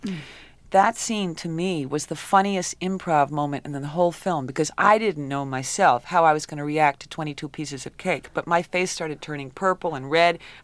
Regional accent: New York, United States; And I've had a couple of experiences at knife point and gun point just from being a New Yorker, you know.

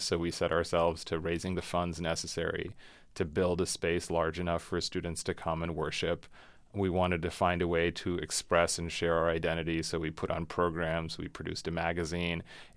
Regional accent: New England, United States; I was the only brown kid in my school. I grew up in New England, so I'm not trying to say I don't want people to misunderstand me. I grew up in a pretty open-minded, very welcoming place.

